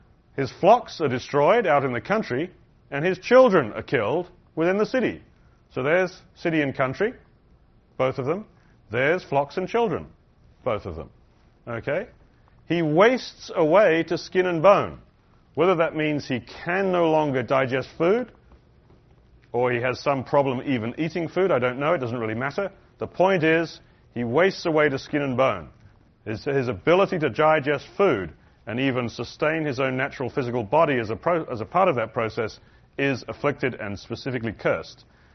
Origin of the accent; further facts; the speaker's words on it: United Kingdom; I'm British, and I think a little about British history from time to time